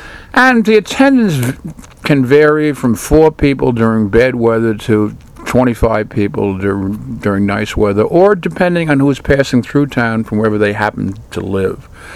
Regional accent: New York, United States; When I grew up in Inwood in the 1950s and the early 1960s, it was a Irish Catholic Jewish neighborhood

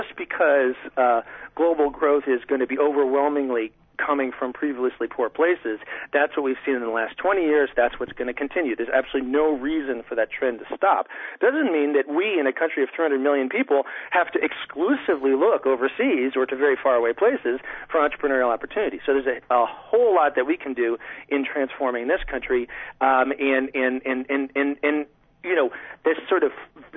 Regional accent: Washington, D.C., District of Columbia, United States; born there; I was born in Washington, D.C., okay? I mean, I live in Washington, D.C. My father spent his career in the federal government.

